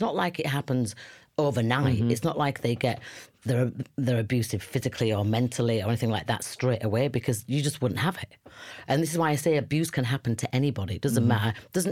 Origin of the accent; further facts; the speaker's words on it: Leeds, Yorkshire and the Humber, United Kingdom; also born or lived in Los Angeles, United States; in 2019, I left LA, came back to Leeds, back to my hometown, lived with my mother because I had nowhere else to stay.